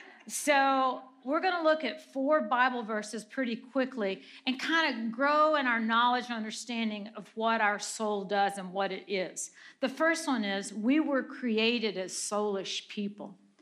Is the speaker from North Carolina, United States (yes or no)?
no; Missouri, United States; moved away as an adult; also born or lived in Colorado; I'm from Missouri. I married a preacher like when I was 19.